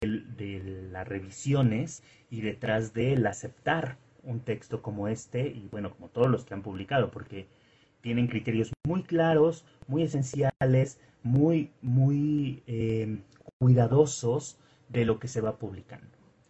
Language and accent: Spanish; Mexico; soy de México.